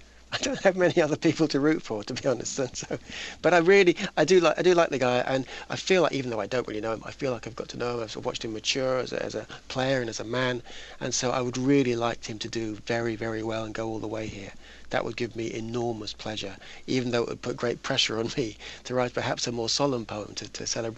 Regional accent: England, United Kingdom; I feel increasingly British, actually. I'm actually English, and of course, the English are British.

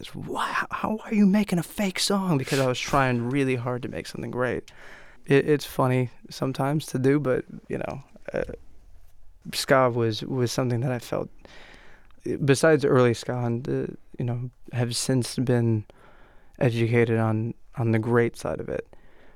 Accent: Miami, Florida, United States; I grew up in Miami.

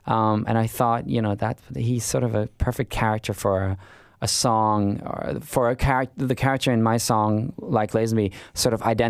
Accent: Norway; English is a second language; and I'm from Norway.

